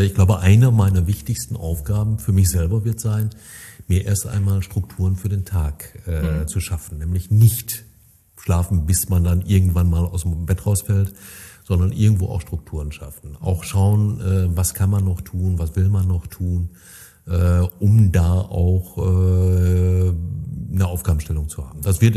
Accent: North Rhine-Westphalia, Germany; wir haben keine Berge und wir haben keine Seen, aber auch landschaftlich ist das hier eine verdammt attraktive Ecke und das dürften wir uns als Münsterländer öfter mal vor Augen führen.

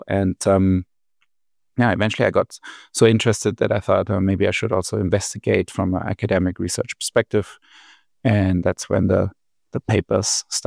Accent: Frankfurt, Hesse, Germany; accent: German; English is a second language; I come from Frankfurt. Very easy to tell that my accent gives away that I come from Germany.

